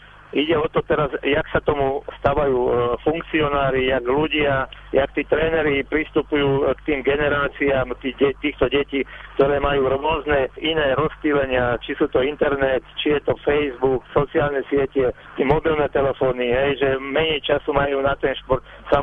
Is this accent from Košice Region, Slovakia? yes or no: no; Prievidza, Trenčín Region, Slovakia; moved away as an adult; also born or lived in Prague; Či to bolo v Prievidzi, kde som vyrastal, alebo neskôr v Prahe, kde som odišiel na vojnu